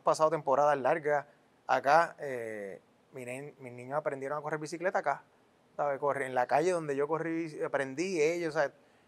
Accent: Puerto Rico; Acá se casaron, acá nos tuvieron a nosotros, somos cuatro. Y yo donde crecí fue acá, o sea, yo soy boricua. Pero, bueno, tengo la ciudadanía española

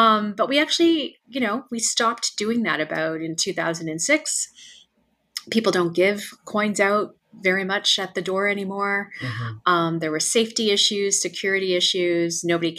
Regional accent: Montreal, Quebec, Canada; I remember the very cold weather because I grew up in Montreal and often had to wear a snowsuit under my costume

